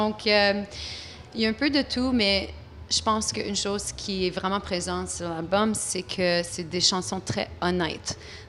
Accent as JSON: {"language": "French", "town": "Timmins", "region": "Ontario", "country": "Canada", "tie": "born there", "said": "je suis née à Timmins, Ontario en 1983."}